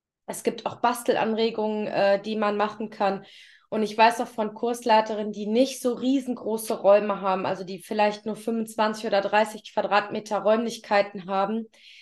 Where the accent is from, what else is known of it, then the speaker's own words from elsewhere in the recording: Düsseldorf, North Rhine-Westphalia, Germany; ich komme ja im Ursprung aus Düsseldorf